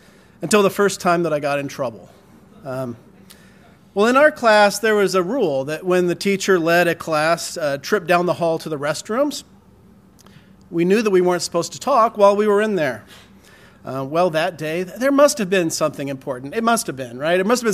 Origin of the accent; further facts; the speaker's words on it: Indianapolis, Indiana, United States; Fisher was her name, and she taught in room 102 at Lew Wallace Elementary, where I grew up in Indianapolis.